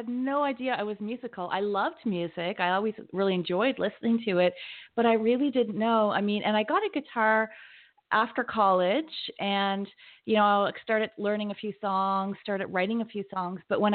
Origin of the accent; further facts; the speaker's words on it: Canada; moved away as an adult; now in United States; I grew up in Canada and then I moved to the U.S. For love. And that was many years ago with my current husband.